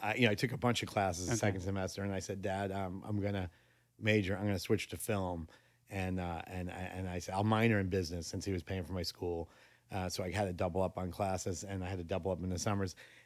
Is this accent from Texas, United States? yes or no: no; Shirley, New York, United States; Okay, so I'm from Long Island, New York. I'm from a very small little blue-collar town named Shirley, Long Island.